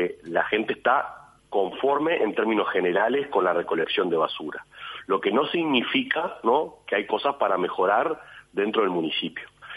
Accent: Bella Unión, Artigas, Uruguay; born there; yo soy nacido en Bella Unión.

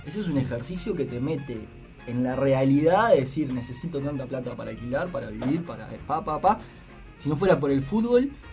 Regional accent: Montevideo, Uruguay; soy más de Montevideo que, no sé, viste, que el Faro de Punta Carreta

